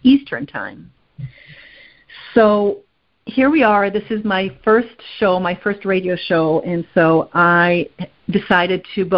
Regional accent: Israel; I was 18 years old. I just finished high school, and I was born and raised in Israel

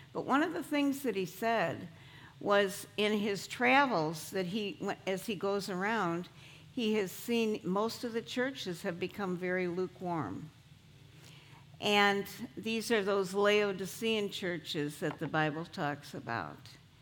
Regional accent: Illinois, United States; You know, I'm from Illinois, and my husband and I have been coming down here for 4 years.

